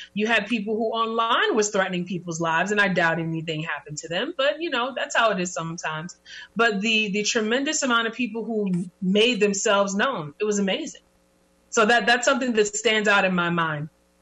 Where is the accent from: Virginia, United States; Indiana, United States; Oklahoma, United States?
Indiana, United States; East Chicago; I'm from East Chicago, Indiana. Right next to East Chicago is Whiting.